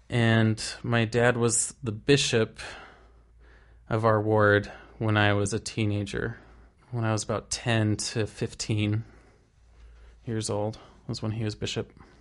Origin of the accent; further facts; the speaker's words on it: La Verkin, Utah, United States; also born or lived in St. George; now in Salt Lake City, United States; So I'm originally from Laverkan, Utah, was born in St. George, and currently live in Salt Lake.